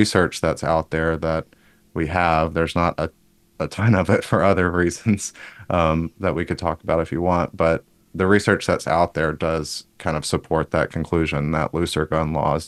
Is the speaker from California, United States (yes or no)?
no; Alabama, United States; You know, I'm from Alabama and I live in New York now.